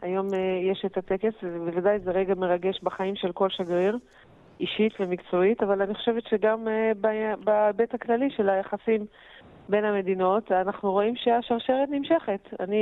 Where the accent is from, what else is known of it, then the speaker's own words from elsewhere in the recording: Jerusalem, Jerusalem District, Israel; אנחנו ירושלמים, אבל באיזשהו שלב הם עברו לקהיר